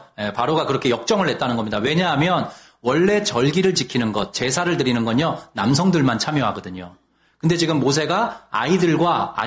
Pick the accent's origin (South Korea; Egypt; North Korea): South Korea; Seoul; 저 어릴 때 이제 한강 근처에 살았거든요. 옛날엔 고수부지라 그랬어요.